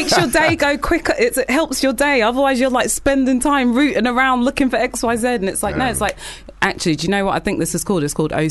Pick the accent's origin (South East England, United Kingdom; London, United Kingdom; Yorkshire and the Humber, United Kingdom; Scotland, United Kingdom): London, United Kingdom; Haringey; I'm a DJ from Haringey, North London.